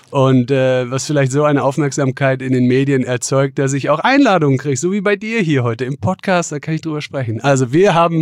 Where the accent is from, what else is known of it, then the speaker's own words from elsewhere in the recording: Munich, Bavaria, Germany; Ich komme aus München